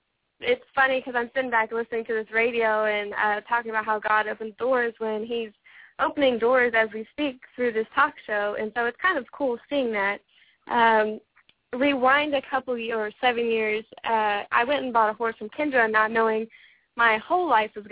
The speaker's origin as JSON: {"language": "English", "town": "San Antonio", "region": "Texas", "country": "United States", "said": "and I'm from San Antonio, Texas."}